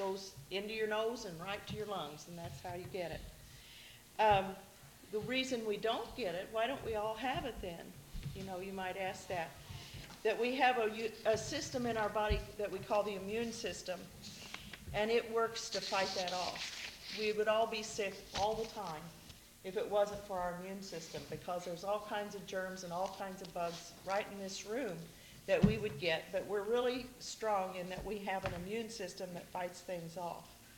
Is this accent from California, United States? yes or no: no; Illinois, United States; I'm not from here. I'm originally from Illinois. I haven't got an accent, though, like Ruth Storms.